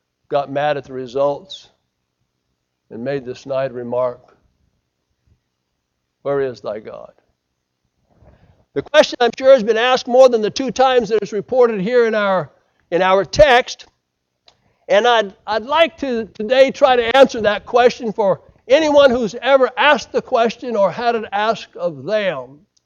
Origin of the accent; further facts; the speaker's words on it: United States; I am an American, and they appreciated America.